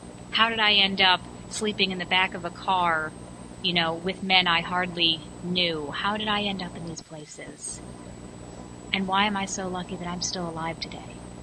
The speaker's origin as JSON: {"language": "English", "town": "St. Louis", "region": "Missouri", "country": "United States", "tie": "born or raised there", "said": "So I grew up in St. Louis, born and raised, an amazing family, a wonderful mom, a loving grandparents, dad, you know, everything."}